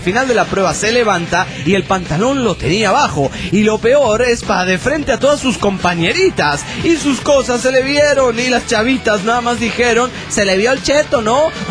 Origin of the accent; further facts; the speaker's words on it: Lima, Peru; de Lima, Perú.